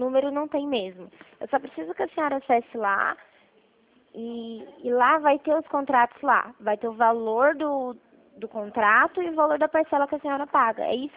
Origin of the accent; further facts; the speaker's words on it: Toledo, Paraná, Brazil; Sou de Toledo.